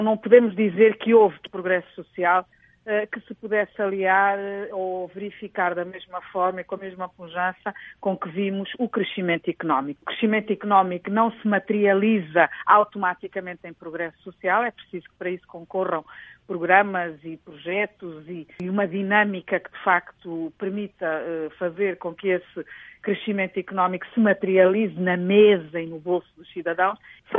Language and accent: Portuguese; Angola; como angolana